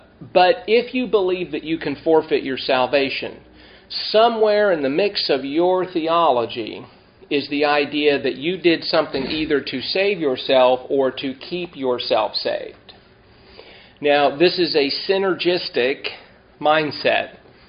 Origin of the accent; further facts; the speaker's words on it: California, United States; I grew up this way in the Pentecostal church when I grew up as a boy in Southern California, when I was involved in the Four Square Church